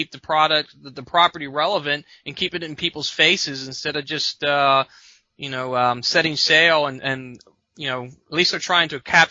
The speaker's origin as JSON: {"language": "English", "town": "Cincinnati", "region": "Ohio", "country": "United States", "tie": "born or raised there", "said": "born and raised in Cincinnati, Ohio. Read comics all my life. Everybody in my family's read comics growing up, doing trips down to Florida, reading Archie Digest."}